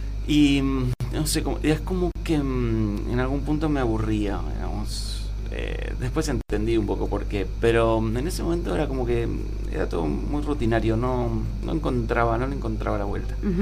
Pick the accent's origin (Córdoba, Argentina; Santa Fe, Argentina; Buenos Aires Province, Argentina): Buenos Aires Province, Argentina; Vicente López; Yo soy de Vicente López, de toda mi vida, nací ahí. Mi familia es ahí de Vicente López. Mis viejos son hijos de armenios, los dos. Y bueno, ellos se criaron también ahí en Vicente López.